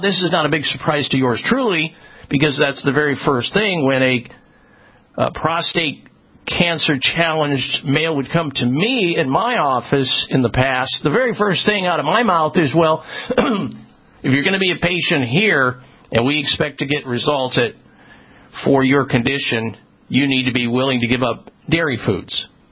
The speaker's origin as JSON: {"language": "English", "region": "Midwest", "country": "United States", "tie": "born or raised there", "said": "I grew up in the Midwest. I was weaned on dairy products."}